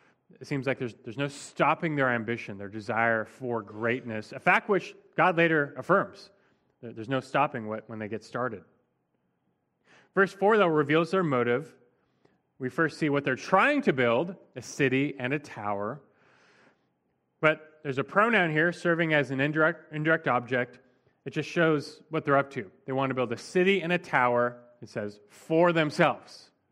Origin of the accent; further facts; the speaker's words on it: Los Angeles, California, United States; I grew up in Los Angeles, which is known to be a sprawling city.